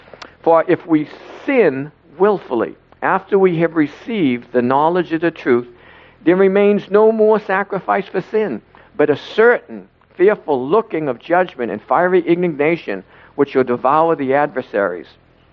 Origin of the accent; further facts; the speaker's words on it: Boston, Massachusetts, United States; I'm from Boston, but I have to look it up.